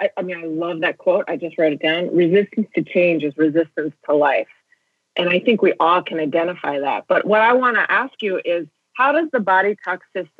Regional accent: United States; Yeah, I'm so American.

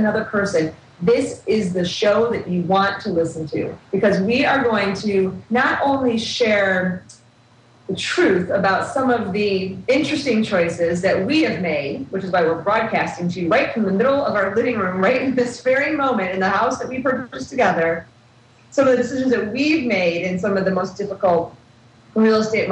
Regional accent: Midwest, United States; now in California, United States; And you know, we grew up in the Midwest, and in the Midwest, it's a certain price range.

